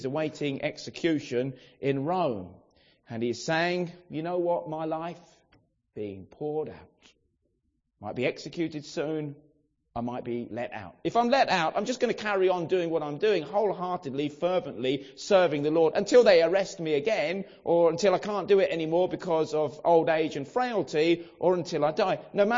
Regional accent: Brighton, South East England, United Kingdom; I grew up in Brighton, and God is not on the agenda for many people in Brighton. And so you grow up not going to church.

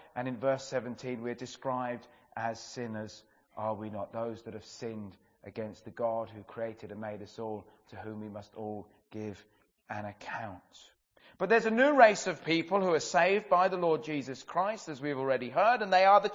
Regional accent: England, United Kingdom; And well, as English people, we love a problem.

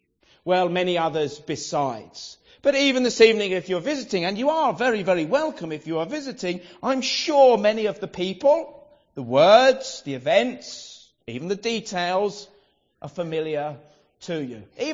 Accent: England, United Kingdom; These are familiar themes, aren't they, to us as English people.

